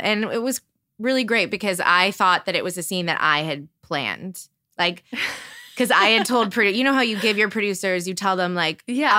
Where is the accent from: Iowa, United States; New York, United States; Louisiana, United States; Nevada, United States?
Louisiana, United States; New Orleans; because I grew up in New Orleans mm-hmm. and we have the most beautiful cemeteries.